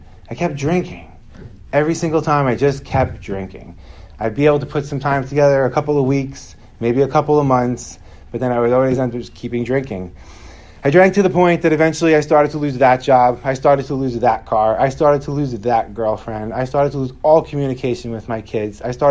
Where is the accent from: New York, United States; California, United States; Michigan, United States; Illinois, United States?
New York, United States; Long Island; I am 42 years old. I am from New York. Long Island, New York, some might know. I come from a pretty large Roman Catholic Italian family.